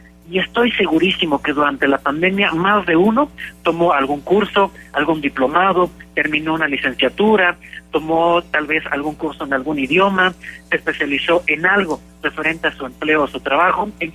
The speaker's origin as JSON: {"language": "Spanish", "country": "Mexico", "said": "es algo que nos caracteriza nosotros como mexicanos."}